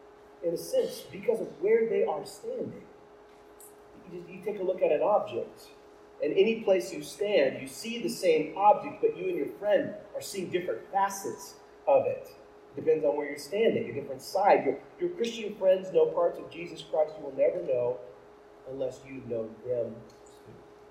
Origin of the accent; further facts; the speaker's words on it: Texas, United States; And where I grew up in Texas, that's y'all.